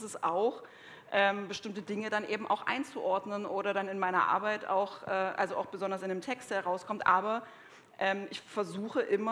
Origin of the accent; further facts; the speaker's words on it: Saxony, Germany; Ich bin Regionaljournalistin seit 2 Jahren. Ich komme aus Sachsen. Ich komme selber aus einem kleinen Dorf.